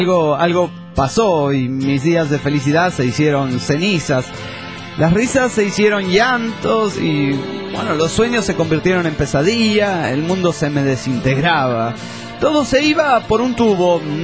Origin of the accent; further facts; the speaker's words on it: Monterrey, Nuevo León, Mexico; de Monterrey, Nuevo León, México